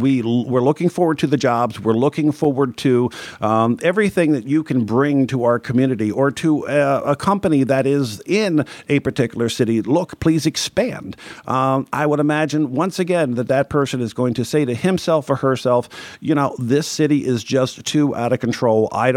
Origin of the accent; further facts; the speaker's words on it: Baltimore, Maryland, United States; as a citizen of the Baltimore metropolitan area and as a person who grew up, was born and raised in Baltimore City, Christian, that the health of Baltimore City